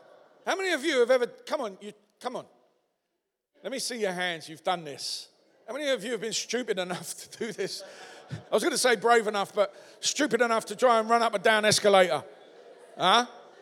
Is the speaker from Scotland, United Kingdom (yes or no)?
no; London, United Kingdom; I'm a white guy, obviously, but I come from the East End of London, and I come from a place that is in a Western society, but I come from a place where it was a community.